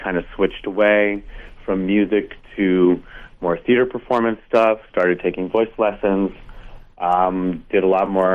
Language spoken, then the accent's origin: English; Massachusetts, United States; I grew up in Massachusetts.